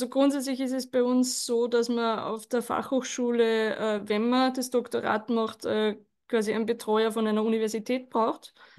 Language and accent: German; Wels-Land, Upper Austria, Austria; Ich bin aus Welsland, ja.